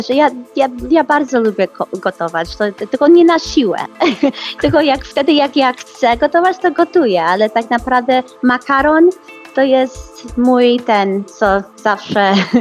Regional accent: United States; Polish is a second language; moved away as an adult; now in Poland; jak przeprowadziłam się do Polski, bo ja nigdy tutaj nie mieszkałam i ja się urodziłam w Stanach i całe życie mieszkałam w Stanach

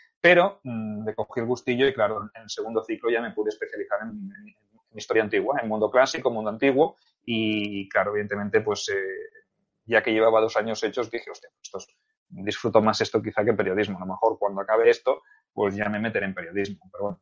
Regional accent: Catalonia, Spain; Soy catalán, pero soy del Real Madrid.

